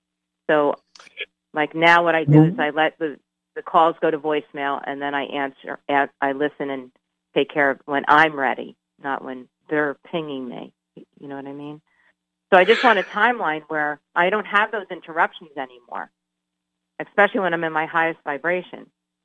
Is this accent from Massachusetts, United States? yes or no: no; New Jersey, United States; also born or lived in Maryland; Well, I'm actually from Maryland, but lived in New Jersey my whole life.